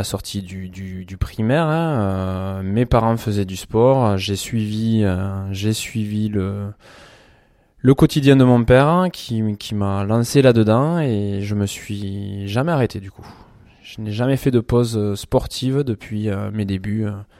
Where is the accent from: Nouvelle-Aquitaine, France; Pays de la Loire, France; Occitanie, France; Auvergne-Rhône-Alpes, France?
Occitanie, France; Pavie; Je suis quelqu'un qui suis très proche de la nature. Je suis de Pavie, moi.